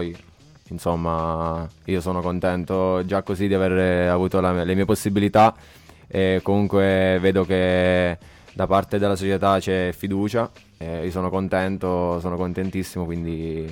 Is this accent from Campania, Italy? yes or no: no; Città Sant'Angelo, Abruzzo, Italy; io sono cresciuto nel Poggio degli Ulivi, che è una squadra... che sta vicino a casa mia, a Città Sant'Angelo.